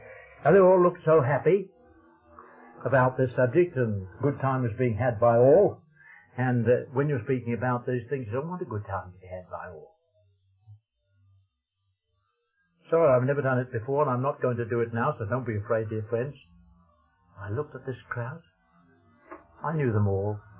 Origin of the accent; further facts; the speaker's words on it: Australia; When I got back to Australia after 45 years, I'm an Australian.